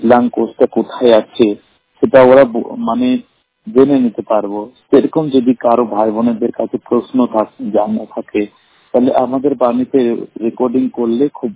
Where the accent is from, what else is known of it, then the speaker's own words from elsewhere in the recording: Allahabad, Uttar Pradesh, India; আমি দুচোখে অন্ধ, আমার বাড়ি হলো ইলাহাবাদ।